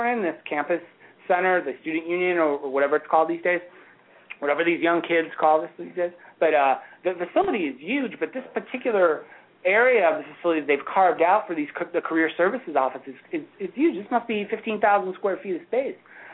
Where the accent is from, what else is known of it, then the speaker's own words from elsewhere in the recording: New Jersey, United States; I'm a Jersey guy, too. I don't live in Jersey anymore, but I grew up in Jersey, went to school, you know, through high school in Jersey